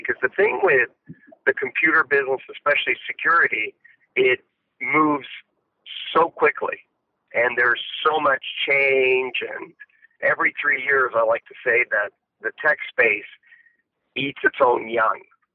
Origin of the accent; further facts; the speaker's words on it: Canada; I grew up in Canada.